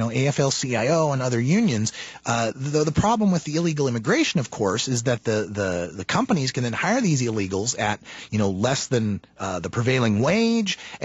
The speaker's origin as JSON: {"language": "English", "town": "Nampa", "region": "Idaho", "country": "United States", "tie": "born or raised there", "said": "I grew up in Nampa, Idaho, which had a large migrant worker population. We had a lot of immigrant workers, very agricultural area out there."}